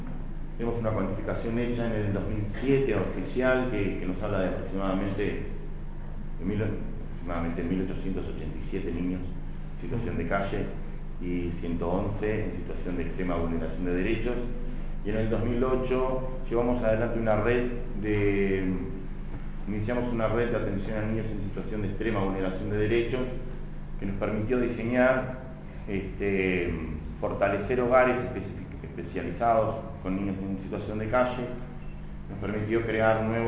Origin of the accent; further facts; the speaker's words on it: Montevideo, Uruguay; Yo soy de Montevideo, Uruguay